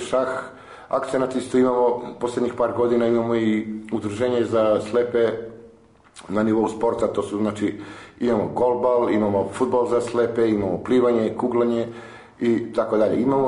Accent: North Macedonia; to se na republičkom nivou dole kod nas u Makedoniji

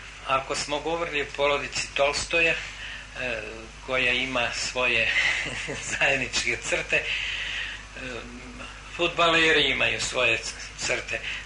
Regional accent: Serbia; ja bih rekao da je moja rodzina Srbija, pošto sam rođen u Srbiji, a da je moja atsječistva, moja otadžbina Rusija, pošto su moji očevi i čukun dede i dede

